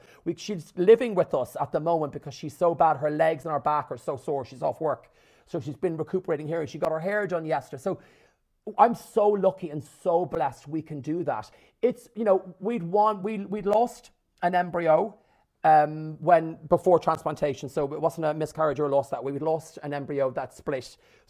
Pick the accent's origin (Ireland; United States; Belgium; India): Ireland; I'm Irish, I live here.